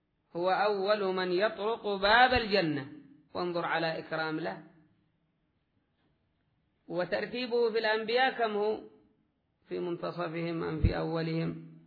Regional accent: Yemen; القدم عندنا في اليمن معتبر في الجنابي، جنابي هذا خاصة بأهل اليمن وقليل في عمان

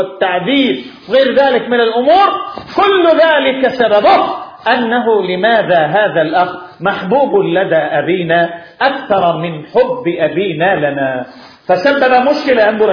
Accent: Yemen; عندنا في اليمن كانت المسألة حزبية، صراع حزبي بين حزب وحزب.

